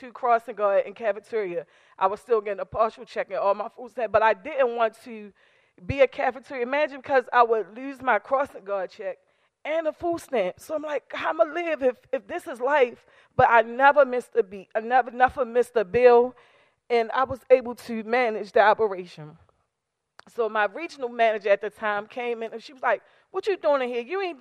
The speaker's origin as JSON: {"language": "English", "region": "Maryland", "country": "United States", "tie": "born or raised there", "said": "I grew up in Lexington Terrace Projects"}